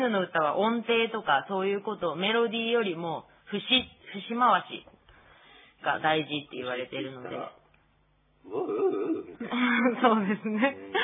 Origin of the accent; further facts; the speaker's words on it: Nibutani, Hokkaido, Japan; 私は猿川筋の子孫で二豚にで生まれ育った … です。私は札幌大学ウレシパクラブでアイヌ文化やアイヌ語、アイヌの歌などいろいろ勉強していました。